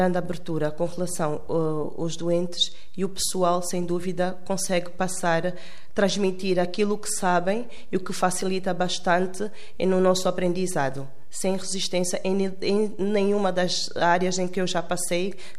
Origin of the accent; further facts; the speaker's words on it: Luanda, Angola; Sou de Angola, especificamente de Luanda.